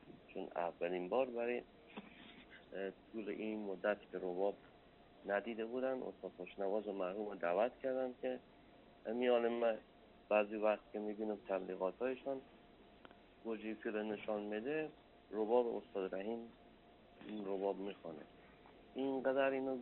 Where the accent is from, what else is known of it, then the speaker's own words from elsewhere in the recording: Herat, Afghanistan; now in Mashhad, Iran; بله، من از کودکی پیش پدر خو به هرات، یعنی به دنیا آمدم. 28 سال سن دارم. کلن زادگاه من هرات بوده.